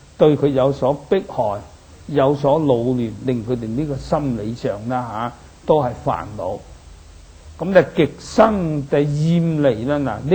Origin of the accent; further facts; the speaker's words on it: China; 不過呢個百咧係我哋中國人呢個數目字裏面啊係一個整數